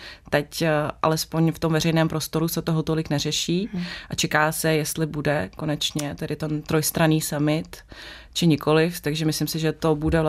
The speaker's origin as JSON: {"language": "Czech", "country": "Kazakhstan", "said": "že pocházím z Kazachstánu, takže jsem musela vysvětlit tu genezi vlastně sebe."}